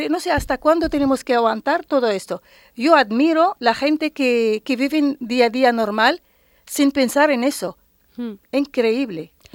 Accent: Tetouan, Tanger-Tetouan-Al Hoceima, Morocco; Spanish is a second language; yo soy de Tetuán, de Marruecos, perfectísimamente, he nacido, yo nacido en 1976.

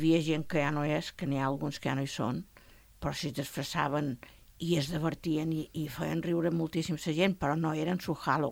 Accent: Balearic Islands, Spain; Som de la Mola però som d'aquí baix.

